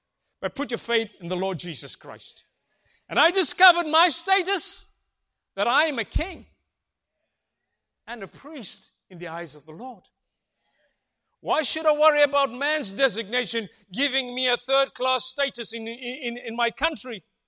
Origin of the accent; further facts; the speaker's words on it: South Africa; when I lived in South Africa, for those guests here, I was born in South Africa. And I lived and I was born during a time of apartheid, racial division, four classes of citizens.